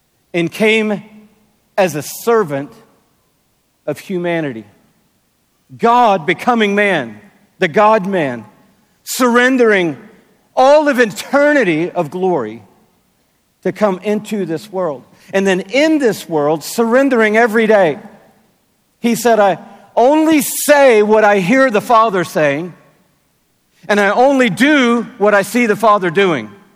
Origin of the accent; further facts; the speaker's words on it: Atlanta, Georgia, United States; I come from Atlanta, Georgia, in the United States of America, where it's 8 a.m., I think, right now. So hello and good morning to anybody back home.